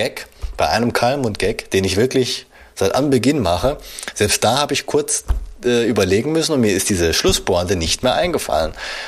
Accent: Baden-Württemberg, Germany; born there; Also ich als gebürtiger Schwabe

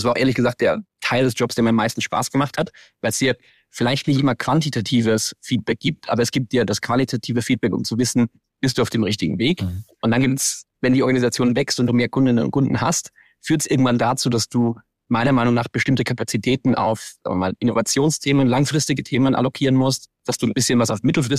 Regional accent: Rhineland-Palatinate, Germany; Ich bin im wunderschönen Hunsrück aufgewachsen in Rheinland-Pfalz

